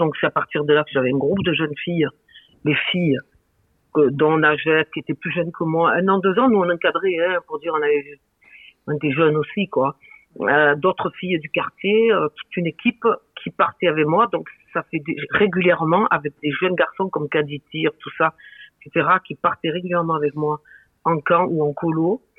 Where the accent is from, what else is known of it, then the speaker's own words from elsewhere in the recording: Marseille, Provence-Alpes-Côte d'Azur, France; j'ai grandi à la Busserine.